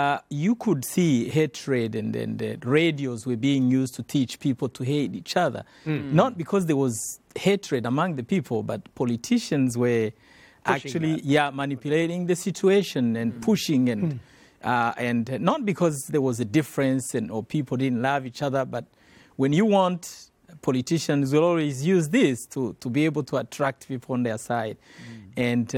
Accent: Western Province, Rwanda; I was born in an Adventist family in the western part of that country.

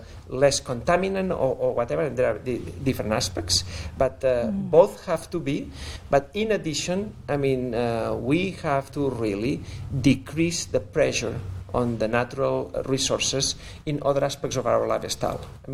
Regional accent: Spain; English is a second language; I'm originally from Spain. I mean, if you visit Spain, you will see that the little villages are on the top of the hills.

